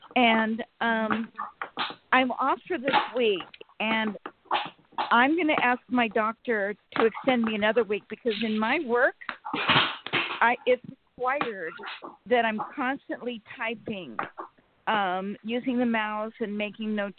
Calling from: Sacramento, California, United States; from Sacramento.

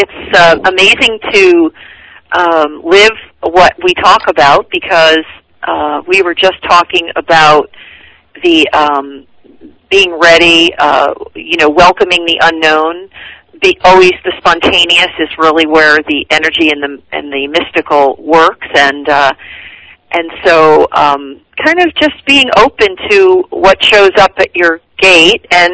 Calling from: Northeast, United States; We're calling from the Northeast. We're in the Northeast, so it's fun.

